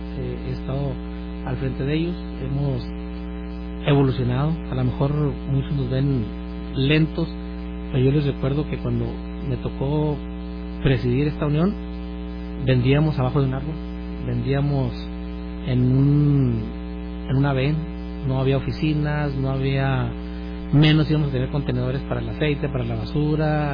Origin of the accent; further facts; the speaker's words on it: Ciudad Juárez, Chihuahua, Mexico; medio siglo, poquito más de medio siglo, ahí la dejamos. Pero tengo, desde los 3 años, tengo viviendo en Ciudad Juárez. Soy de Ciudad Juárez. Aquí estudié mi primaria, mi secundaria, la prepa